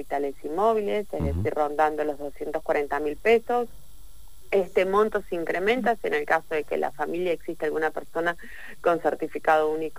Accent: Patagonia, Argentina; nosotros somos de la Patagonia

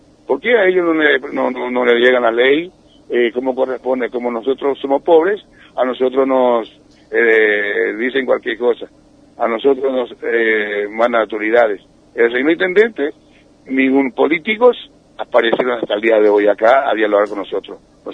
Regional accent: Puerto Iguazú, Misiones, Argentina; No, yo soy hijo de Iguazú, señora.

